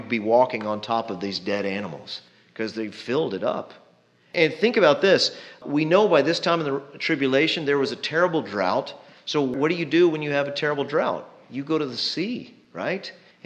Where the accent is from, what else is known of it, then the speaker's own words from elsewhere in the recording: Texas, United States; accent: Texan; Boils, as some people say it, but I'm from Texas.